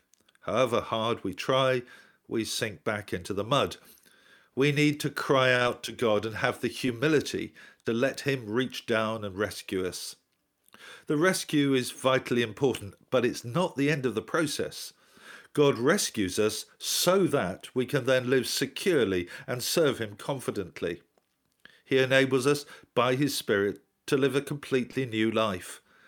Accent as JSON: {"language": "English", "town": "Westcliff-on-Sea", "region": "East of England", "country": "United Kingdom", "tie": "born or raised there", "said": "I was born and brought up in Westcliff-on-Sea in Essex, which is on the Thames estuary."}